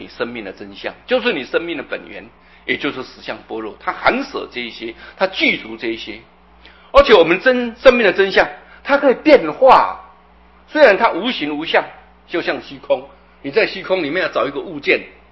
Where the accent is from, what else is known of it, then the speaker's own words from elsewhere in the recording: China; 我们中国人喜欢简单，所以就把这个菩提用菩这个字，萨埵用萨这两个字